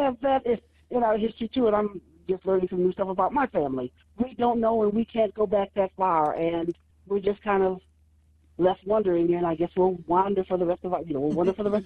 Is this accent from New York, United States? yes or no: yes; New York, United States; now in Alabama, United States; So growing up in New York, it was very tight-knit. Moving to Alabama, where kind of everybody was, is where I really learned my blackness, because growing up in New York, I grew up in white communities. I grew up in all-white neighborhoods.